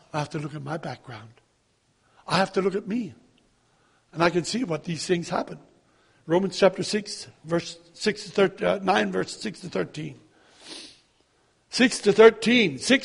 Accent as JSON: {"language": "English", "region": "Pennsylvania", "country": "United States", "tie": "born there", "said": "It's a little like some of us, I was born in Lancaster County."}